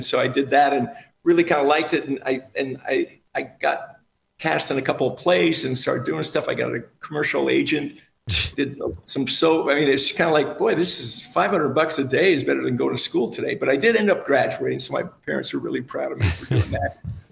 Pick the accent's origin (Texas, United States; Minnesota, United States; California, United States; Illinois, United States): California, United States; Woodland Hills; I grew up in the San Fernando Valley, Woodland Hills in the 60s.